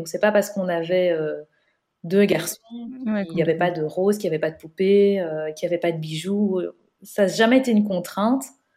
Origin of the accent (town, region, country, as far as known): Belgium